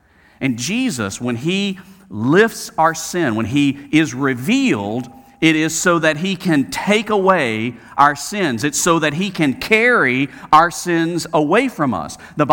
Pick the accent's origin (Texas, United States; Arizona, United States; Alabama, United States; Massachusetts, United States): Alabama, United States; I mean, I know I'm from Alabama, but come on.